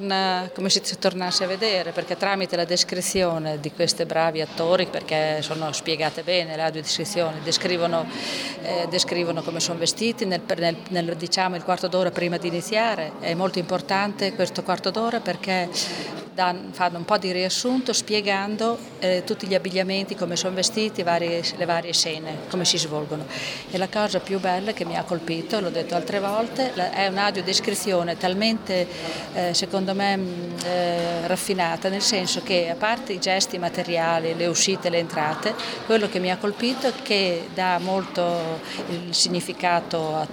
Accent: Lugo, Emilia-Romagna, Italy; now in Castel Bolognese, Italy; poi eccomi anche a Lugo, che è il mio paese nativo

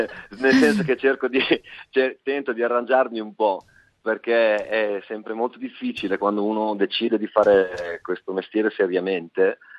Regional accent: Ferrara, Emilia-Romagna, Italy; born there; now in Milan, Italy; io sono nato a Ferrara

